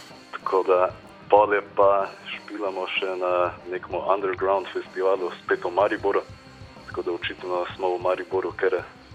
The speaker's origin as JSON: {"language": "Slovenian", "town": "Jarše", "region": "Central Slovenia", "country": "Slovenia", "said": "Ne, v bistvu sem jaz iz Jaršna"}